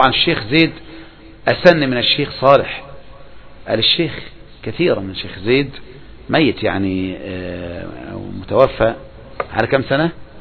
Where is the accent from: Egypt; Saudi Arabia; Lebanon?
Saudi Arabia; في بلادنا المملكة العربية السعودية